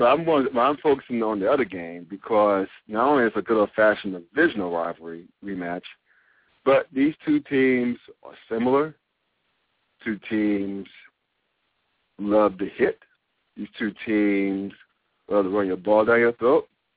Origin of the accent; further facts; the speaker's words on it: North Carolina, United States; I mean, granted, I grew up in North Carolina, so I had a little bit of a soft spot when the Niners played the Panthers.